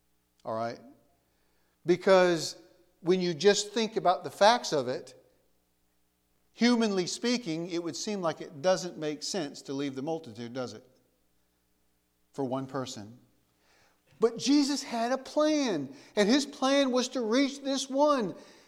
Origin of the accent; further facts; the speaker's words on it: Michigan, United States; And I grew up in Michigan, in a small little town in Michigan, out in the middle of nowhere, a town of 500 people.